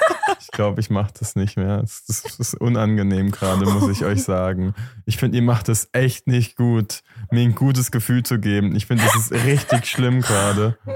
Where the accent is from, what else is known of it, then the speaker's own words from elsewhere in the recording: Germany; Ich komme aus Deutschland und ich liebe Kartoffeln.